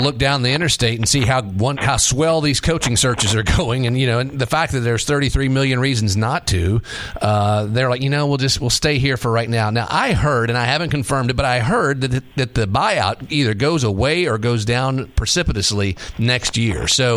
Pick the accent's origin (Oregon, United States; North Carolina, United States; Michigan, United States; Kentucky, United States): Kentucky, United States; Louisville; also born or lived in Nashville; now in Louisville, United States; So I'm from Louisville, born and raised. Met a girl. She had a job in Nashville. We decided to move down there, and I was policing up here.